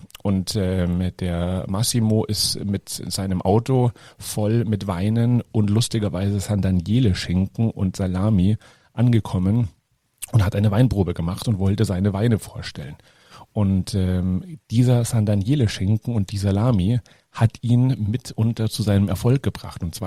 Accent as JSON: {"language": "German", "town": "Munich", "region": "Bavaria", "country": "Germany", "said": "weil es für mich ja als Münchner ein ganz schweres Wort ist."}